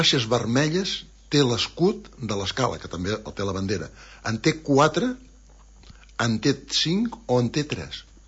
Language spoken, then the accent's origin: Catalan; Catalonia, Spain; Home, perquè jo soc de la República Independent de l'Empordà. I tenim tres faixes a la nostra bandera.